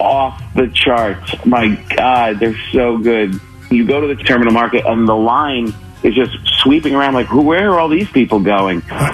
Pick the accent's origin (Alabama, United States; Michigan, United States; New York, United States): New York, United States; I come from New York, and I thought that we had good cannoli.